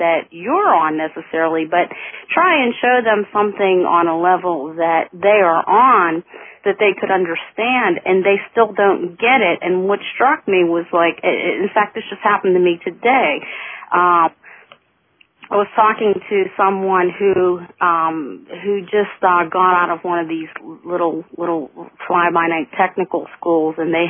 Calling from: Pittsburgh, Pennsylvania, United States; I live up on a mountain in Pittsburgh, Pennsylvania.

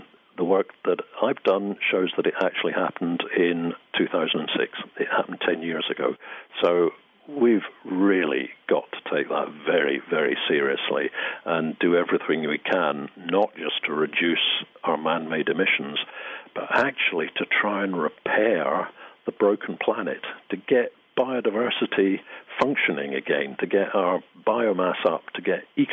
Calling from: Scotland, United Kingdom; And I'm speaking from Scotland, where we have enormous peat deposits.

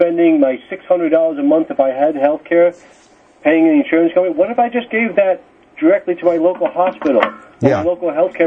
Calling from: Bridgeport, Connecticut, United States; I am from Bridgeport, longtime listener

